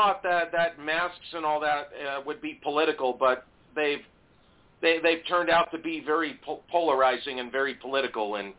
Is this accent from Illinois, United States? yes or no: no; New York, United States; now in Las Vegas, United States; Yeah, I'm originally from New York. I'm in Las Vegas now